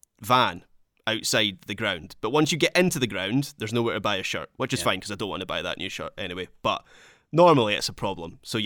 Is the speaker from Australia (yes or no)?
no; Scotland, United Kingdom; I'm Scottish. This is what I do. It's at my core.